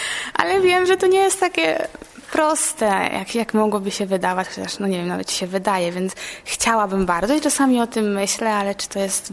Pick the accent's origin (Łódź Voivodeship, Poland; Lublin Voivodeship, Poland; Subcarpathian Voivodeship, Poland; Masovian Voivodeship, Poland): Masovian Voivodeship, Poland; Płock; Przyjechałam z Płocka, studiuję na drugi rok filologię angielską.